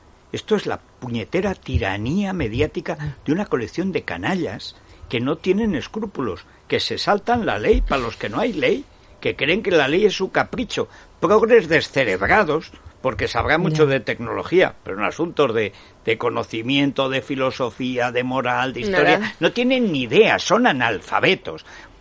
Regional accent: Orihuela del Tremedal, Aragon, Spain; en la reserva cinegética de mi pueblo, de Orihuela del Tremedal

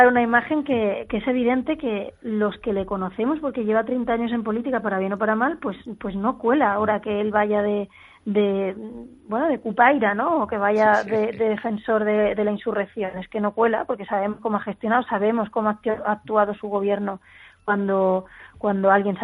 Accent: Andalusia, Spain; porque como ustedes saben también soy andaluza

